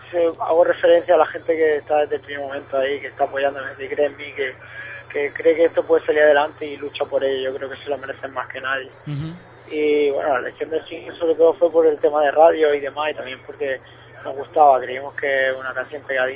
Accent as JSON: {"language": "Spanish", "region": "Andalusia", "country": "Spain", "said": "hay una canción que hablo de mi tierra, Andalucía"}